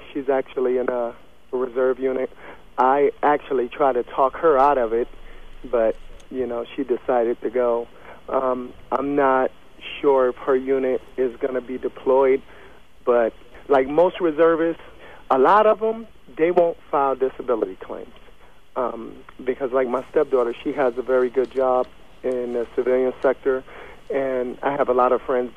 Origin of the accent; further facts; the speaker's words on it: United States; as an American, we should all join.